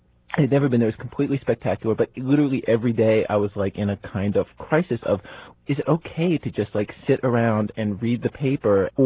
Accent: Baltimore, Maryland, United States; From Baltimore.

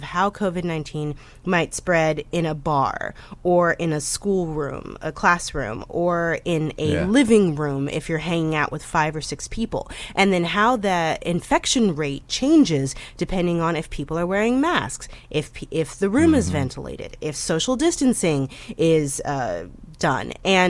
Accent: St. Louis, Missouri, United States; It's about my hometown, story out of the St. Louis Post-Dispatch

